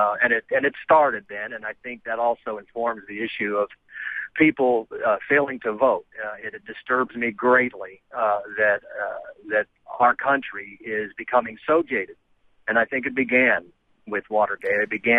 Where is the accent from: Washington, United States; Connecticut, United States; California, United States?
Connecticut, United States; I'm from Connecticut originally, so I'd mention that.